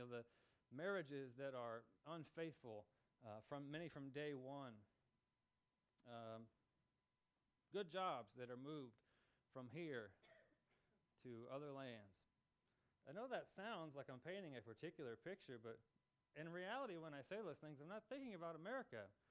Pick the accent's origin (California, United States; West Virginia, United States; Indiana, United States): Indiana, United States; Brownsburg; I come from Brownsburg. I live and worship there in Brownsburg